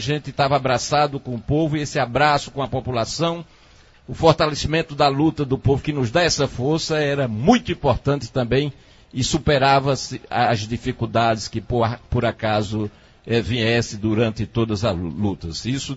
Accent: Carnaíba, Pernambuco, Brazil; O meu grande sonho era ser prefeito da minha terra. Fui prefeito por dois mandatos, sendo reeleito com 81% dos votos válidos na minha reeleição, tá certo? Isso nunca tinha ocorrido na história política de Carnaíba.

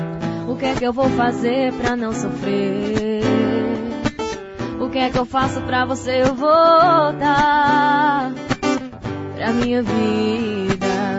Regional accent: Afogados da Ingazeira, Pernambuco, Brazil; Sou daqui de Afogados, de Engazeiro mesmo.

